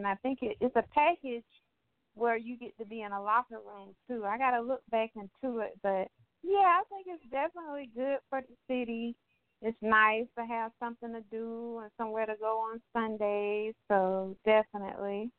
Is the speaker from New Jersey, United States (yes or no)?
no; Jacksonville, Florida, United States; also born or lived in Guantanamo Bay, Cuba; Yes, I was born in Guantanamo Bay, Cuba. My father was in the military. I think we were there no more than a few years. And since then, I have been in Jacksonville my whole life. So I represent Duval 100%.